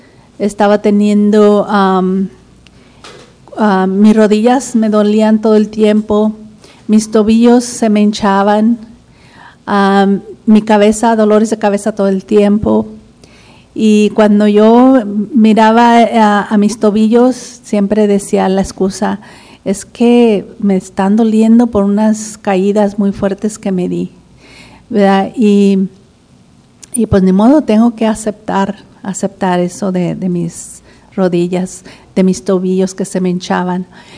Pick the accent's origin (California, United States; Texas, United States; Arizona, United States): California, United States; Para calificar, vengo de California